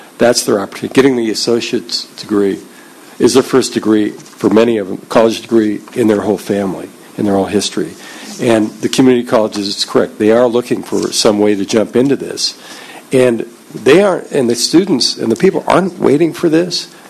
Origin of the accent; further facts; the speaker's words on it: Martinez, California, United States; I'm from Martinez.